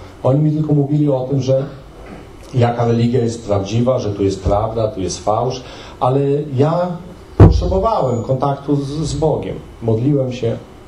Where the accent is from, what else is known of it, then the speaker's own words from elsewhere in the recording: Białystok, Podlaskie Voivodeship, Poland; wychowywani byliśmy, wychowywaliśmy się z bratem na takiej dzielnicy w Białymstoku, takiej, można powiedzieć, patologicznej.